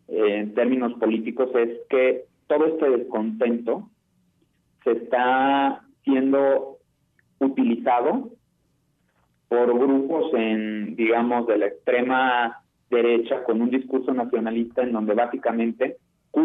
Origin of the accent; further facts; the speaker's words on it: Mexico; está en el interés de todos como mexicanos, ¿no?